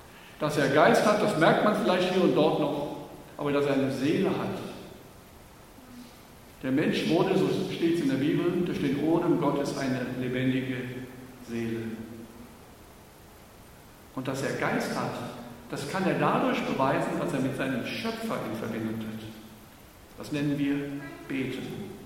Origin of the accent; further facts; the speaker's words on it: Berlin, Germany; ich komme aus der Hauptstadt der Gottlosen aus Berlin.